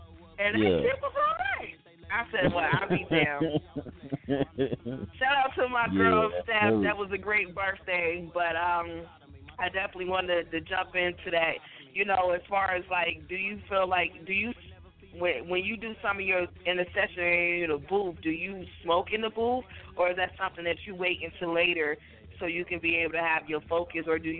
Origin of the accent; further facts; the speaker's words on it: New Jersey, United States; I'm from Jersey. We have our weed man.